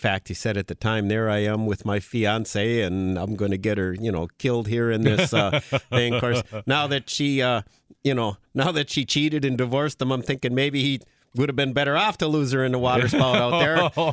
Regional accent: Green Bay, Wisconsin, United States; When I was a kid growing up in Green Bay

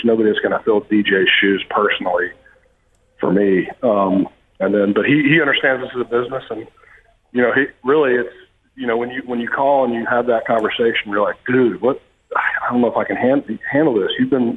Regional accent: Tennessee, United States; now in Kansas City, United States; I came from Tennessee. This is a little hidden gem in the Midwest.

